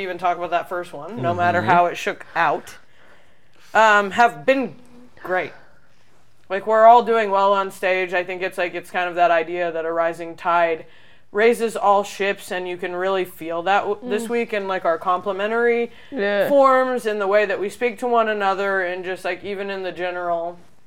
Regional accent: Indiana, United States; I mean, I got called all the slurs growing up in Indiana.

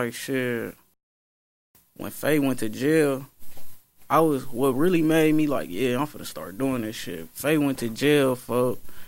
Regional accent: Milwaukee, Wisconsin, United States; I grew up from Sherman to 60th era, all parts of Center, from 44th to 48th to 58th to 54th to 53rd. Like, I got to live in 4 or 5 different houses in that area, bro.

